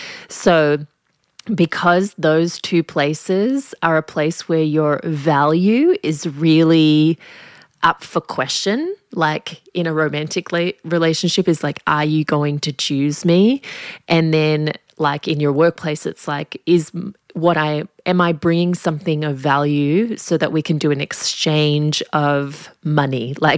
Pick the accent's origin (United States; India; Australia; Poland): Australia; I think especially growing up in Australian culture, we have this thing of like, you don't want to be tricked